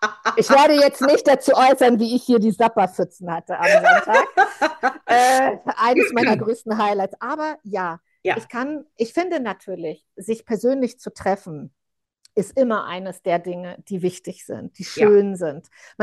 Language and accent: German; Northern Germany, Germany; now in Berlin, Germany; ich komme aus der Wunder, also aus dem Norden, bin aber nach Berlin gekommen